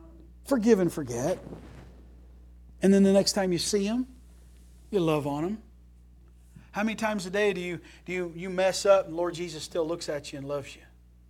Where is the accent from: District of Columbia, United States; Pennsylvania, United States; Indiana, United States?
Indiana, United States; Terre Haute; I said, I'm from Terre Haute.